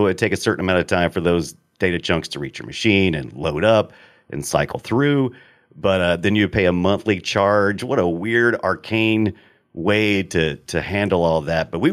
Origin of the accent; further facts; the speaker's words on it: United States; maybe, because I'm an American and the localization of the story, you know, was retooled for me.